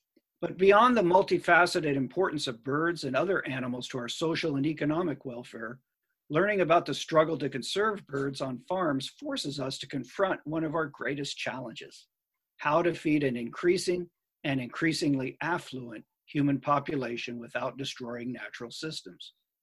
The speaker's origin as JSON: {"language": "English", "region": "Kansas", "country": "United States", "tie": "born or raised there", "said": "And I came to know meadowlarks as a young boy growing up in Kansas."}